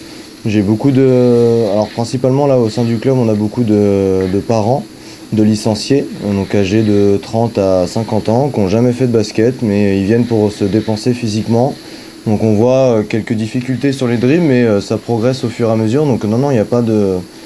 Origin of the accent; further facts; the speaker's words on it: Talmont, Pays de la Loire, France; j'ai grandi à Talmont et je suis ensuite parti à mes 19-20 ans au club de la Chaise Giraud.